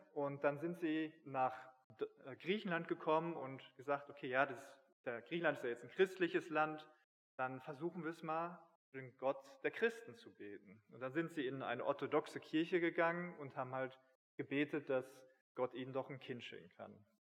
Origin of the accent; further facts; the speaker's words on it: Plettenberg, North Rhine-Westphalia, Germany; moved away as an adult; also born or lived in Kenya / Athens, Greece; ich bin ursprünglich, komme ich hier aus Plettenberg vom Amfelde